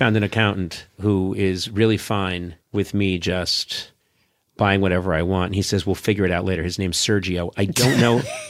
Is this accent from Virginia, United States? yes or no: no; Newton, Massachusetts, United States; I'm from Newton, Mass, and it's all good.